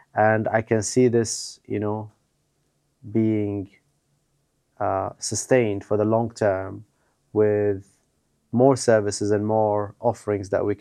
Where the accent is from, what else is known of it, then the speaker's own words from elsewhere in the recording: Damascus, Damascus Governorate, Syria; No, I grew up in Syria, in Damascus.